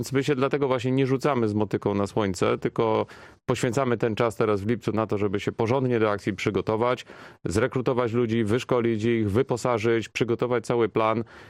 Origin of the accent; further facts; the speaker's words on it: Warsaw, Masovian Voivodeship, Poland; also born or lived in Canada; z Warszawy jestem, w Warszawie się urodziłem, mieszkałem poza tym trzyletnim okresem spędzonym w Kanadzie.